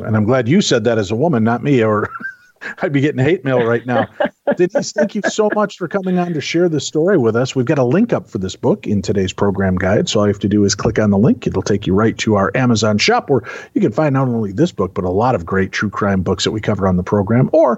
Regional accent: Illinois, United States; No, I grew up in Illinois in the suburbs where We didn't hunt our own food, Tim.

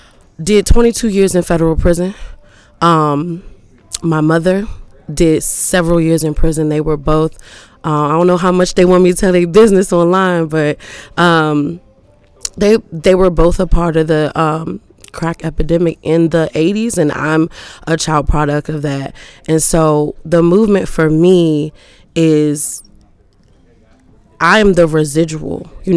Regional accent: Washington, District of Columbia, United States; I'm from Washington, D.C.

